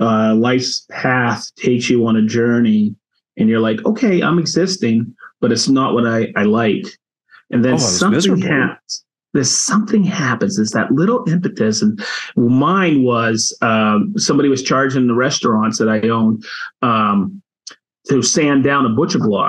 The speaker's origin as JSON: {"language": "English", "region": "Maine", "country": "United States", "tie": "born or raised there", "said": "because I grew up in Maine and everybody knew about, you know, how to do woodworking."}